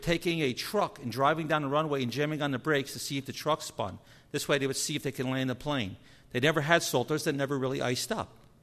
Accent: New Jersey, United States; I'm from Jersey. We know how to drive on the ice.

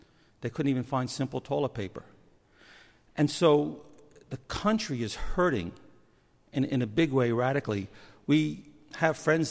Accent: New Jersey, United States; I'm from Jersey, and I don't think there's been a hurricane here since the 60s.

